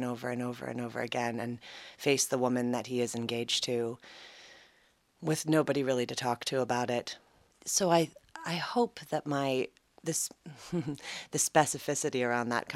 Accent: Manhattan, New York, United States; born there; I was born in Manhattan, so I didn't grow up around them necessarily. When we moved out of the city, I really wanted to learn to ride.

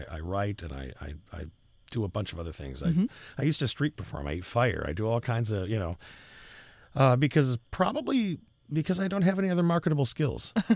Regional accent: Midwest, United States; You know, I grew up in the Midwest, so watching the Carol Burnett show was sacred.

